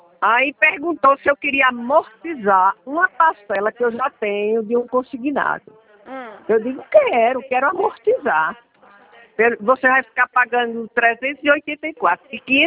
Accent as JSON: {"language": "Portuguese", "town": "Campina Grande", "region": "Paraíba", "country": "Brazil", "said": "Eu sou paraibana. Paraibana. De Campina Grande, da terra do forró."}